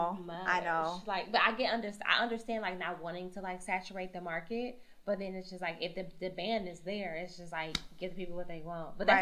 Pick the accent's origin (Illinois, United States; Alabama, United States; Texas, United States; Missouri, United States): Illinois, United States; Chicago; Girl, what are you telling? I'm from Chicago.